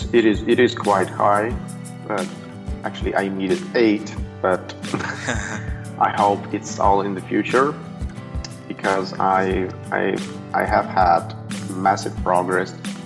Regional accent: Russia; English is a second language; My hometown is much smaller than Moscow. It's just 500,000 people. 500,000 inhabitants living there.

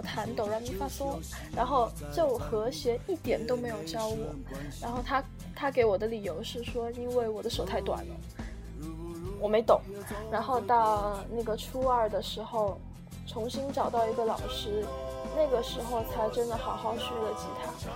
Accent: Guizhou, China; 那是我们贵州这边的一个本地乐队

